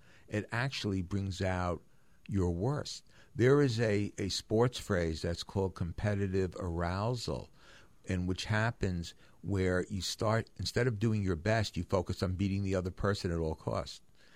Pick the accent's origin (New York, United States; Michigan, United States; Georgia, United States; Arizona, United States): New York, United States; Great Neck; years ago in my hometown, Great Neck, Long Island, where I grew up, where five kids had hired somebody to take their SATs for them.